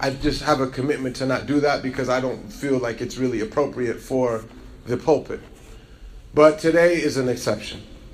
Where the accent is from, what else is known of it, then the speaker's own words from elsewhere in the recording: United States; having been asked that question so many times as an American convert to Islam